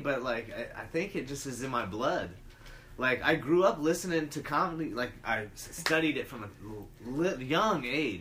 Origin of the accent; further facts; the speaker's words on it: Peoria, Illinois, United States; Like, I'm from a smaller town. Like, I'm from Peoria.